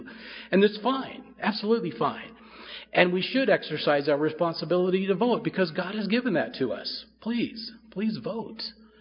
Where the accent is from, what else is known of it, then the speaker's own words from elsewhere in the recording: United States; not because I'm an American, not because I live in the USA, not because I believe that my country is the best country on the earth.